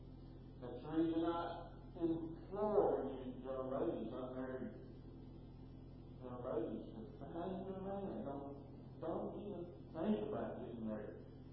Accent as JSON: {"language": "English", "region": "Kentucky", "country": "United States", "tie": "born or raised there", "said": "I grew up in Fort County, Kentucky, and they knew the business from that in Franklin County."}